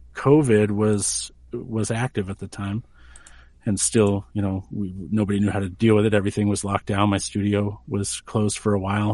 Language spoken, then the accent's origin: English; New Hampshire, United States; born there; And I'm a very traditional, I was born in New Hampshire.